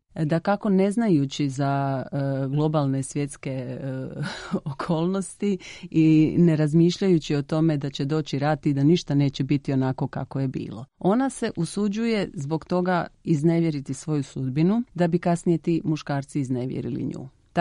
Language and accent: Croatian; Dubrovnik-Neretva County, Croatia; born there; now in Zagreb, Croatia; sredine su mi bile bliske od početka, obzirom da sam rođena u Dubrovačkoj županiji, dakle, to je moj prirodni habitus. Vis je otok na koji sam odlazila svakog ljeta, Zagreb je grad u kojem godinama živim